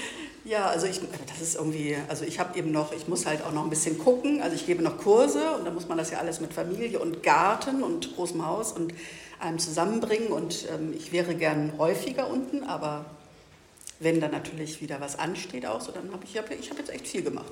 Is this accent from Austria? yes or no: no; Lindlar, North Rhine-Westphalia, Germany; Ich komme aus der Nähe von Köln, aus Lindlar.